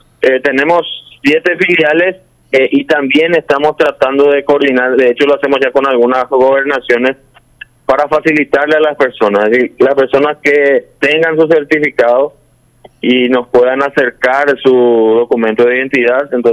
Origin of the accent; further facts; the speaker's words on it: Paraguay; como funcionario de Senado y como ciudadano paraguayo